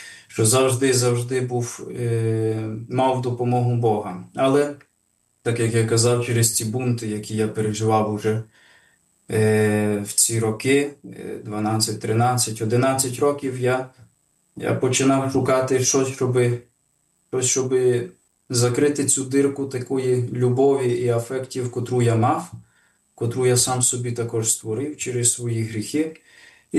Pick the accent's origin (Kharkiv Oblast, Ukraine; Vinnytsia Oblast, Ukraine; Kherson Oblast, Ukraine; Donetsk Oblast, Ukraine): Vinnytsia Oblast, Ukraine; Hrabarivka; Я народився в місті Вінниця, мої батьки в тому часі жили там. Коли мені був 1 рік, мої батьки переїхали в таке село Грабарівка, це Могилівський район, де я жив там до 14 років.